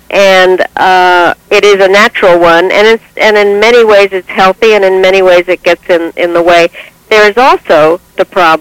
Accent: United States; being an American, I decided that I had to have a network

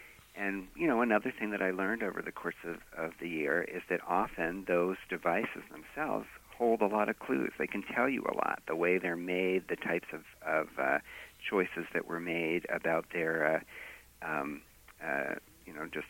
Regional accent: Boston, Massachusetts, United States; I knew exactly where it was because I grew up in Boston

